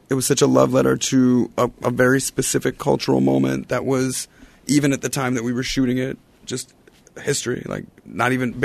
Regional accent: Philadelphia, Pennsylvania, United States; I mean, I grew up in Philadelphia and went to school there.

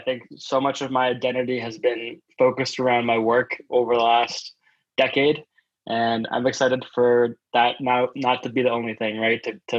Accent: Vancouver, British Columbia, Canada; I started out in e-commerce growing up in Vancouver at a company called Indochino

